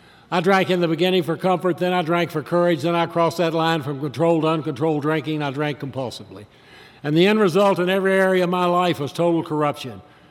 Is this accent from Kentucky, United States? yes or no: yes; Lexington, Kentucky, United States; found myself pulling a trailer with my possessions in it through the mountains of Tennessee back to my hometown of Lexington, Kentucky.